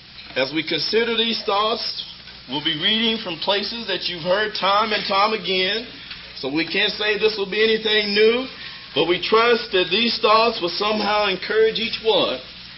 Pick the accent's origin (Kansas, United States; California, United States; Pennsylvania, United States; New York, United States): Kansas, United States; Wichita; I'm from Wichita, Kansas.